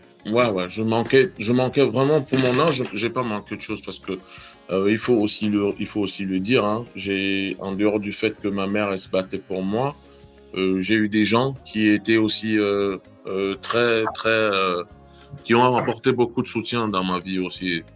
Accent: Cameroon; also born or lived in Yaoundé; Je viens de Daido, dans une ville, la deuxième ville du Cameroun, je dirais. Enfance plaisir. J'ai fait Yaoundé aussi.

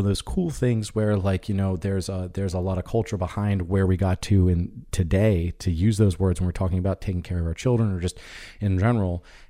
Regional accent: United States; I am generationally Irish, much more prideful in my younger days, but I've realized in my adult life I was kind of just one of those overly excitable Americans who just love putting shamrocks on everything.

